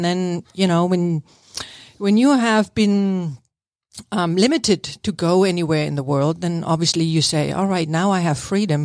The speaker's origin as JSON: {"language": "English", "region": "East Germany", "country": "Germany", "tie": "born or raised there", "second_language": "English", "moved": "as an adult", "said": "So I grew up in East Germany for the first 19, 20 years."}